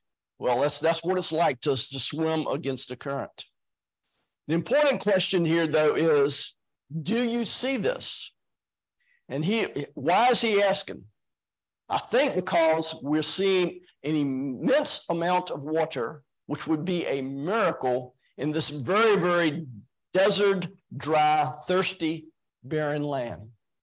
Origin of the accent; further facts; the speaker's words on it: Virginia, United States; somebody growing up in Virginia and spending almost my time here